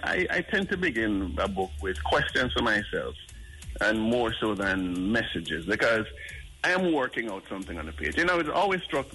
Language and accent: English; Jamaica; We have this habit sometimes as Jamaican men, we talk about the music, the people who sort of made the music great.